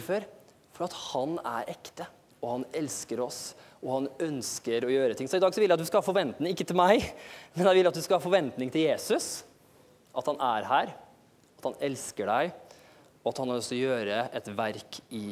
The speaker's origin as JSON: {"language": "Norwegian", "town": "Kristiansund", "region": "Møre og Romsdal", "country": "Norway", "tie": "born or raised there", "also_born_or_lived": "Sweden", "said": "jeg ble født i Sverige faktisk, vokste opp i Kristiansund"}